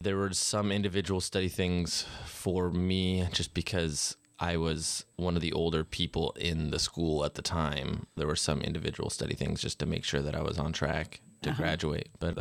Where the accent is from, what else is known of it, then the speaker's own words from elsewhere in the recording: Port Townsend, Washington, United States; Yeah, my father actually graduated high school here. So wow. I am a second generation Port Townsend kid.